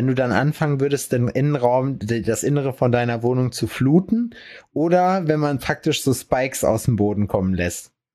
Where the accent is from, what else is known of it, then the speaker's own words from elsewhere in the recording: Lüdenscheid, North Rhine-Westphalia, Germany; Da ist so eine Gruppe bei uns in Lüdenscheid, ne? Also das ist ja da, wo ich herkomme. Jetzt nicht ganz, aber fast.